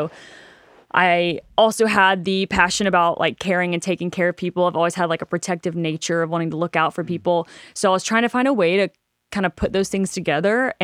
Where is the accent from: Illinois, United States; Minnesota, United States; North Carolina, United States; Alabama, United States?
North Carolina, United States; Hickory; I grew up in Hickory, North Carolina, so I played soccer my whole life. Went to a small university there called Wingate University